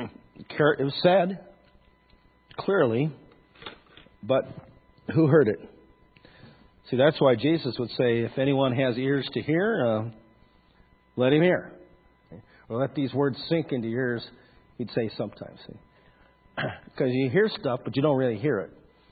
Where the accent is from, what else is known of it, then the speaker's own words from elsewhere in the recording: Montana, United States; Growing up near McAlester, Montana, and herding cattle and cutting firewood into tobacco roots, you had all kinds of these miner shacks everywhere.